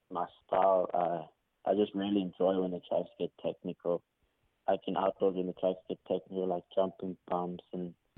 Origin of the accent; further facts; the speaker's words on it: South Africa; now in United States; It's been really hard for me and my family. America is a lot different to back at home